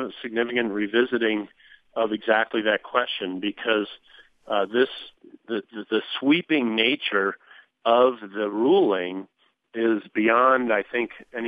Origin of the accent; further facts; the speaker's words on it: Virginia, United States; I mean, priests, for instance, I'm from Virginia